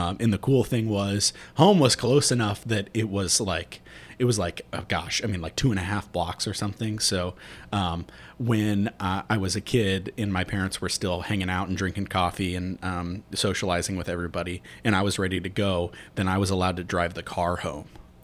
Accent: Fishers, Indiana, United States; Well, I grew up in Fishers, Indiana, so it's really odd.

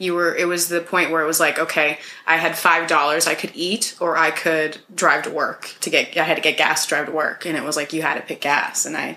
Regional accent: Orlando, Florida, United States; I'm from Orlando, Florida originally.

